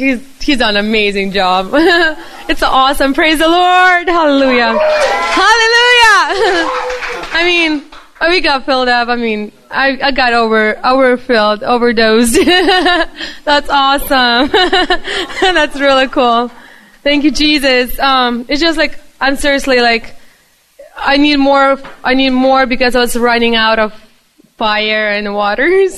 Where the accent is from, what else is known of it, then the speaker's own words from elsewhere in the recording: Spokane, Washington, United States; I'm from Spokane, Washington.